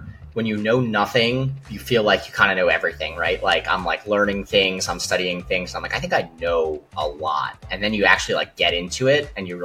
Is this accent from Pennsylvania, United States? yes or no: yes; Pennsylvania, United States; I grew up in Pennsylvania.